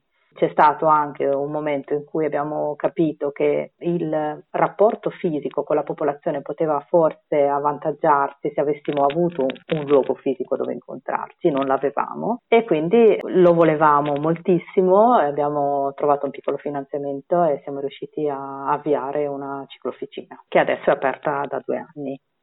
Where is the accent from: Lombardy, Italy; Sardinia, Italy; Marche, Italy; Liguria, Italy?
Sardinia, Italy; però sono sempre molto vicina col cuore alla Sardegna e quindi vado e vengo anche dalla Sardegna